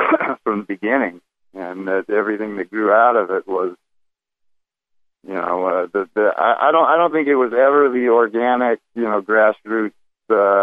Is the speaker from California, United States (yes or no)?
yes; Torrance, California, United States; I grew up in Torrance, like 20 miles south of the mouth of Laurel Canyon